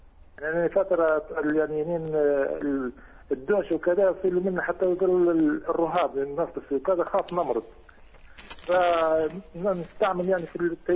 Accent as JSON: {"language": "Arabic", "country": "Libya", "said": "أنا من ليبيا يا شيخ، وعندي سؤالين لو تكرمت"}